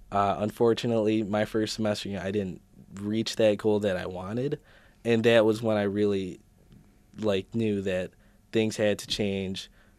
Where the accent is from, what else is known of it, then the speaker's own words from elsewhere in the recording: Rochester, New York, United States; So I was also born and raised in Rochester. I went to Catholic schools up until sixth grade. And then in seventh grade, I moved to Rush Henrietta. Went to Henrietta for middle school and high school.